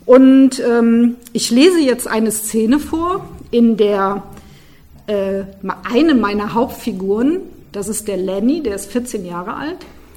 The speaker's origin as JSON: {"language": "German", "town": "Cologne", "region": "North Rhine-Westphalia", "country": "Germany", "tie": "born there", "said": "ich bin ja in Köln geboren, ich würde sagen, ich kenne die Stadt ein wenig"}